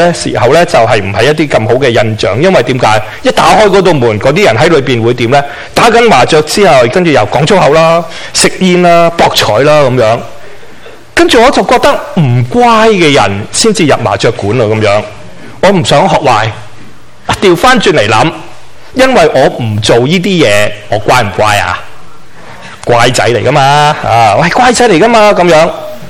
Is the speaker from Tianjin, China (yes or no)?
no; Guangdong, China; 我是广东人啊，南方啊，我是南蛮来的